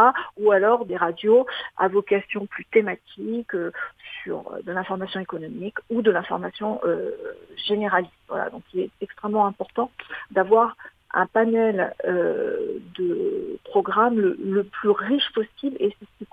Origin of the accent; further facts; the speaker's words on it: Poitiers, Nouvelle-Aquitaine, France; J'ai grandi avec les radios libres que j'écoutais à l'époque à Poitiers, puisque je suis originaire de Poitiers